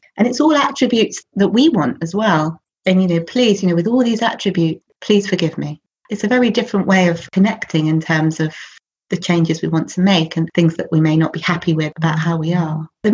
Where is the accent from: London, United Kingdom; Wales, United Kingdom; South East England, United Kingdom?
London, United Kingdom; Bromley; And I remember growing up in Bromley, it was a prayer that really, really resonated with me.